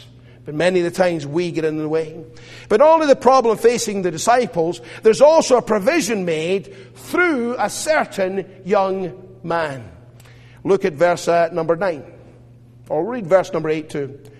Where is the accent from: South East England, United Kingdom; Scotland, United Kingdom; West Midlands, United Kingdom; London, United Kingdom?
Scotland, United Kingdom; You know, I grew up in Scotland. You can probably tell that.